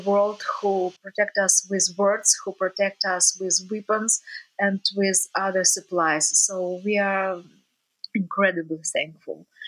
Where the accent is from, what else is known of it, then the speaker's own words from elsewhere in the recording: Odesa Oblast, Ukraine; first language Russian; also born or lived in Russian Far East, Russia; I originally Russian, but I was growing up in, I was born in Russia, in Far East, but I was growing up in south of Ukraine, in Odessa region. And it was not easy for me to understand who I am, Ukrainian or Russian one.